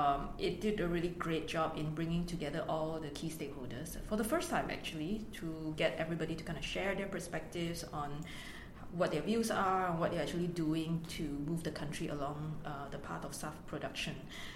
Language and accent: English; Malaysia; So I think we're from Malaysia